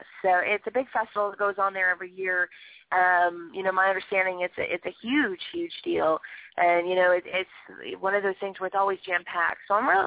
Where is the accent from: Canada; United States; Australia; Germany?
Canada; I'm from Canada